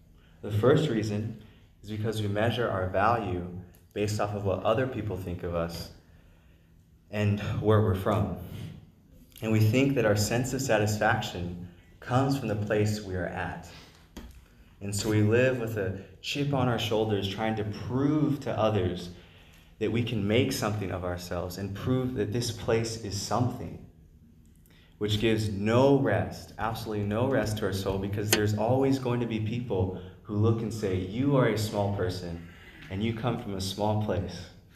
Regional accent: New Mexico, United States; tell people or someone that New Mexico is where I'm from and have the opportunity to share about my home state, I enjoy it.

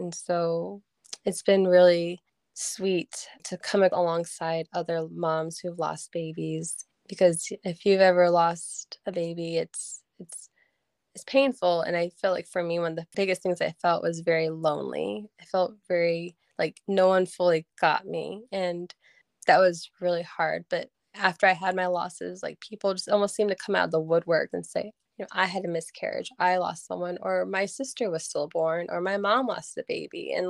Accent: Illinois, United States; We're both born and raised in Central Illinois, lived here pretty much our whole lives, except for 3 years we lived in Georgia

